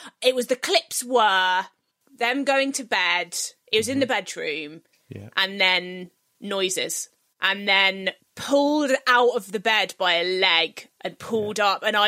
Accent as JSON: {"language": "English", "region": "South West England", "country": "United Kingdom", "tie": "born or raised there", "said": "I grew up in Devon, where we had a garden."}